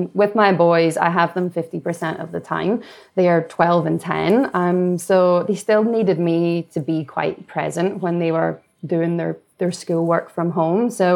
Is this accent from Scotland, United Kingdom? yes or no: yes; Scotland, United Kingdom; moved away; about to head into hopefully a long, beautiful summer here, which still is hard to wrap my head around growing up in Scotland.